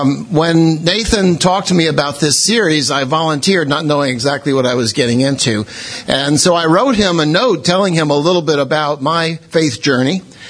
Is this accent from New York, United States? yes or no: yes; Brooklyn, New York, United States; I'm not from the South. I'm from New York City, the big city. I was born and raised in Brooklyn.